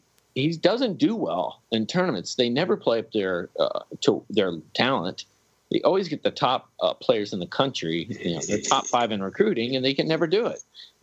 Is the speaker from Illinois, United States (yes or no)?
no; Kansas City, Missouri, United States; I'm from Kansas City. I'm kind of a Kansas, Missouri kind of fan.